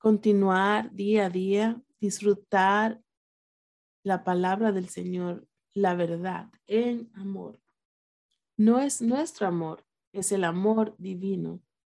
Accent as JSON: {"language": "Spanish", "country": "China", "second_language": "Spanish", "said": "Y yo vengo de la China, de un gobierno que indoctrinaba con propaganda y con ideas falsas."}